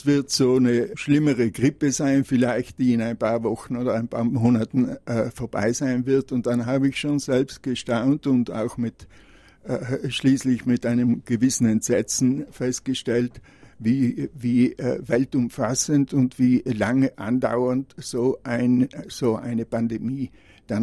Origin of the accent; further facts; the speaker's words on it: Sterzing, Trentino-Alto Adige, Italy; Ich bin ein Sterzinger.